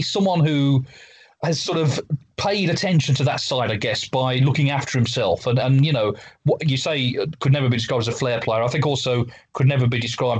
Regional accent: Walsall, West Midlands, United Kingdom; I grew up in Walsall in the West Midlands in England.

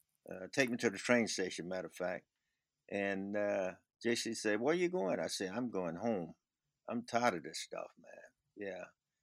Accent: the South, United States; I was raised up in the South, so I knew where to go, when to go.

